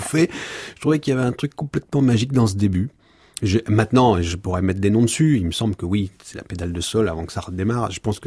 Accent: Lyon, Auvergne-Rhône-Alpes, France; mes parents étaient comédiens, je suis lyonnais. Et comme mes parents étaient en tournée, ma mère était beaucoup en tournée, j'ai été élevé un peu à moitié chez les Italiens du quartier de Gerland. Donc j'étais entre les ouvriers italiens, espagnols

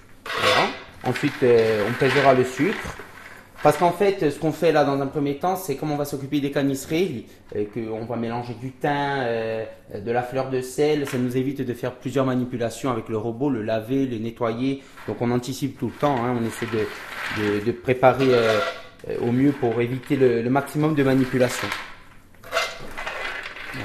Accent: Folelli, Corsica, France; Alors moi je suis de Folili, je suis de Kazinke à 50% et Niulink du côté de mon père. Voilà, donc j'ai toujours grandi en Kazinka, c'est vrai. C'était une évidence pour moi de m'installer sur Folili.

